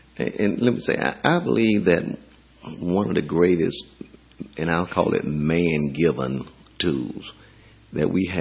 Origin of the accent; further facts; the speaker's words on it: United States; I was born and reared in the United States. This is the only country where I have held residency.